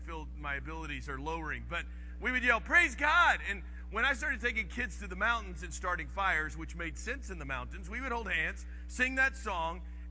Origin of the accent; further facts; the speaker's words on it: Dallas, Texas, United States; I grew up in Dallas, Fort Worth, and we would go to Cisco Camp.